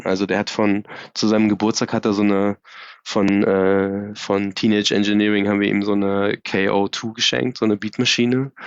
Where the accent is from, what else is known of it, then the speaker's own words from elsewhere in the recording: eastern Germany, Germany; Wie gesagt, ich komme ja aus der DDR.